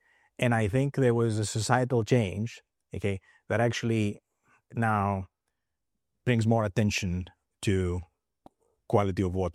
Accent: Greece; now in United States; So I'm not from the United States, I'm from Greece originally

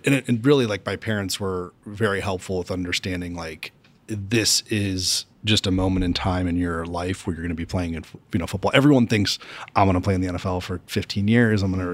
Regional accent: Cleveland, Ohio, United States; So just quick background, you know, I'm from Cleveland originally, West Side.

